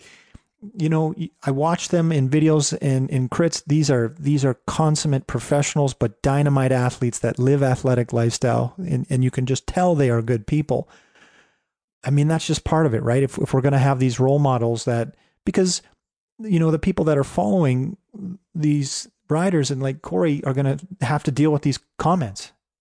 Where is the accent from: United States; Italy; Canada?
Canada; I'm a Canadian, so, you know, hockey is in my blood. I probably learned to skate before I could walk.